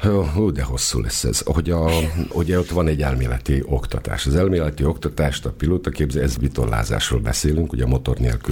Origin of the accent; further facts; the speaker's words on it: Subotica, Vojvodina, Serbia; Kertes házba születtem, és akkor ilyenkor szabad volt a vásár.